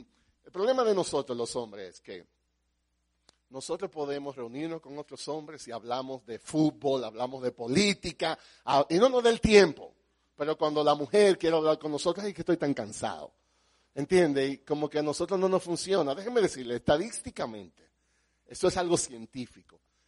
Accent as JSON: {"language": "Spanish", "country": "Dominican Republic", "said": "Yo soy dominicano, ¿ok? Todo es béisbol."}